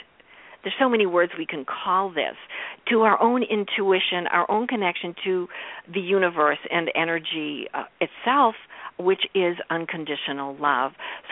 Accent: Boston, Massachusetts, United States; And this is common in my neighborhood. I grew up in Boston. So we lived in a three-story building.

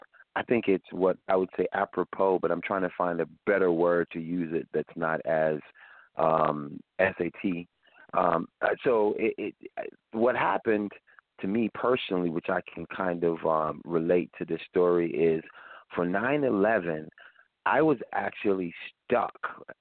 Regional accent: United States; because I am not going to be in Canada and stuck in Canada in a foreign nation when I am an American.

